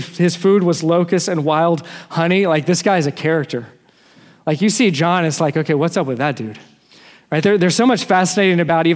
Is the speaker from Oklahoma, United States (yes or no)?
no; Texas, United States; Like, I grew up in Texas, West Texas, desert, you know, it's wilderness.